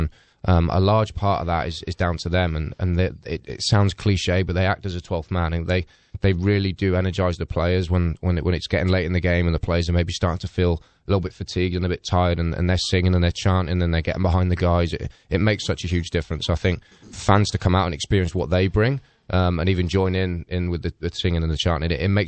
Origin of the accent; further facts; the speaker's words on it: England, United Kingdom; now in St. Louis, United States; Converted American now.